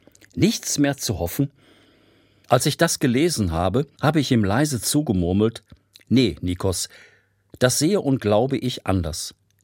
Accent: North Rhine-Westphalia, Germany; Als Westfale

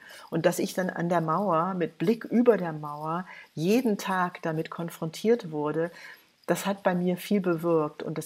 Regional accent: United States; Checkpoint Charlie durften wir ja als Amerikanerin.

